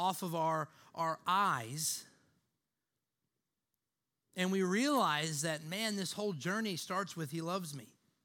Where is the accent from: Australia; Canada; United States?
Canada; like, I'm Canadian, so I just want to start, you know, cussing those people out.